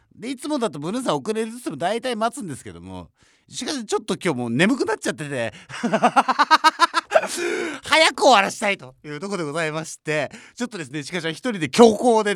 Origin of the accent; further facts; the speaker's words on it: Saitama, Japan; 我がふるさと埼玉県ではですね埼玉県民の日ということでございまして